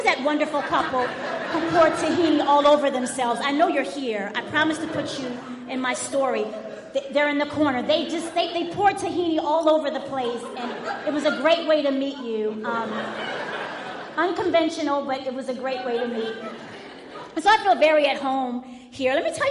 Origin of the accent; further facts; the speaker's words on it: Baltimore, Maryland, United States; born there; I was born in 1969, and I was born in Park Heights.